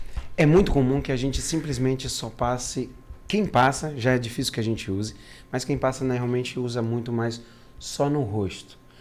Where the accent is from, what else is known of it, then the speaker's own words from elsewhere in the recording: Northeast Region, Brazil; eu nasci e cresci no Nordeste